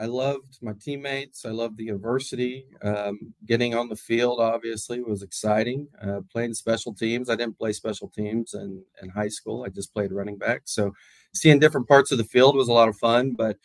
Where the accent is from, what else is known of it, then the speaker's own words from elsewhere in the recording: Austin, Texas, United States; growing up in Austin, he was also the UT doc